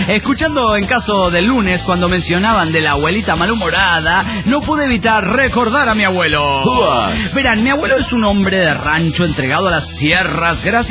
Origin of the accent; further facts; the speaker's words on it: Turmero, Aragua, Venezuela; de Turmero, Venezuela.